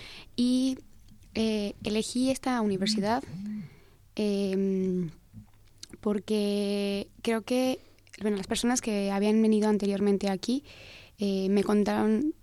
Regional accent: Mexico; todo lo que hagamos estando aquí o fuera del país nos representa como mexicanos

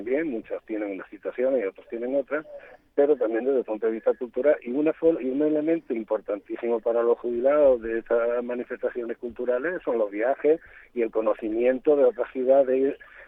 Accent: Spain; como el encuentro se realiza en España, pues la mayoría somos españoles

